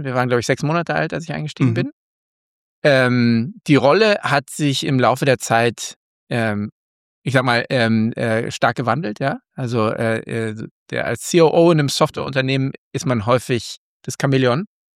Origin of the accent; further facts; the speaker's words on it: Berlin, Germany; now in Copenhagen, Denmark; Ich bin in Kopenhagen, bin ursprünglich Berliner